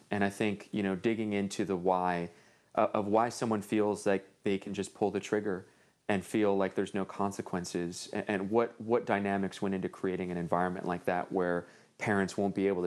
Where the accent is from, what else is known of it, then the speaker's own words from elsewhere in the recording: Los Angeles, California, United States; I grew up in Northeast LA, and there's parts of Los Angeles where you hear notoriously cops don't go in.